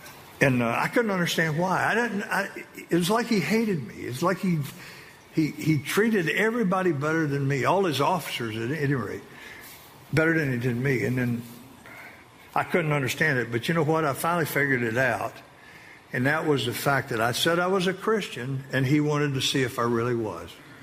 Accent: North Carolina, United States; Remember, I'm from North Carolina.

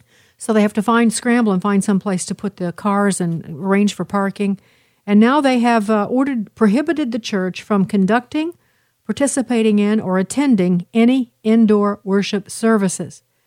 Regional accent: Chicago, Illinois, United States; I didn't go, but I'm from Chicago, and I can tell you it's a very prestigious school.

